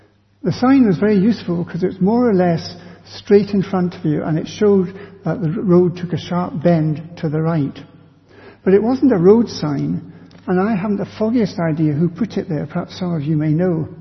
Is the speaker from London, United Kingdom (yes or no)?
no; Glasgow, Scotland, United Kingdom; When I was growing up in Glasgow, we'd sometimes go out in the family car at weekends